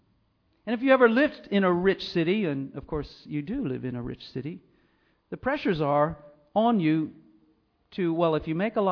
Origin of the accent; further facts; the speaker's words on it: Philadelphia, Pennsylvania, United States; In Philadelphia, my hometown